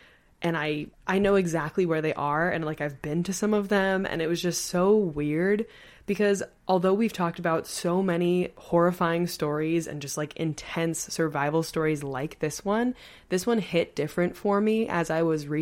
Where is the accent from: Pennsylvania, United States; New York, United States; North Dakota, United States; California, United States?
New York, United States; Long Island; For those of you who don't know, I am from Long Island. I grew up on Long Island. I, like, you know, very much still call it home.